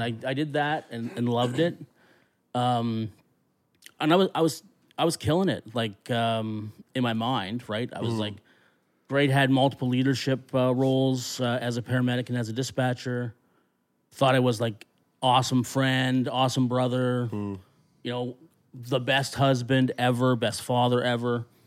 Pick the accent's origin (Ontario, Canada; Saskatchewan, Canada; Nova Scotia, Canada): Nova Scotia, Canada; New Minas; Now, before that, I mean, I grew up in the Annapolis Valley in New Minas.